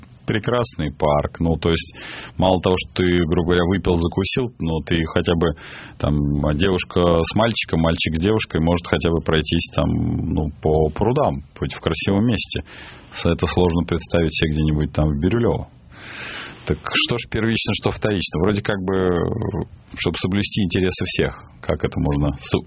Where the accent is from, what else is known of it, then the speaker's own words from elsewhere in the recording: Moscow, Russia; поскольку я москвич четвертом поколении, я Патрики помню уже разные. Вот, все-таки мне там пятый десяток